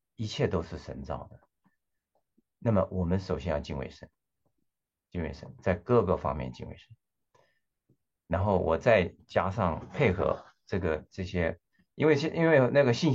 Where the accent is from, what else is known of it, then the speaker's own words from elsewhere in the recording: China; first language Cantonese; Chinese is a second language; 那个我的母语实际上是广东话